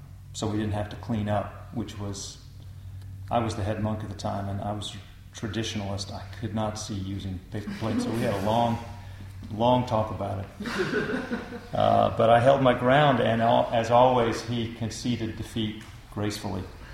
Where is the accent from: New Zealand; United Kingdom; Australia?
United Kingdom; London; my dear friend Dieter Cole, who I grew up with in London